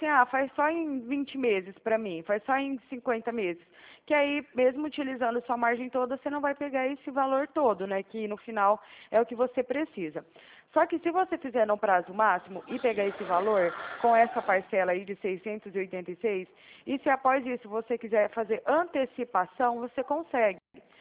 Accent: Uberaba, Minas Gerais, Brazil; Eu sou lá de Uberaba, mas tô morando aqui. Pode ver que até o meu telefone é DDD34.

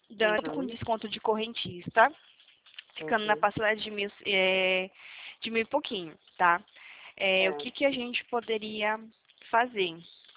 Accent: Belém, Pará, Brazil; porque eu não sou daqui, né? Eu sou de lá, do Pará, de Belém do Pará. Eu moro aqui tem 9 anos.

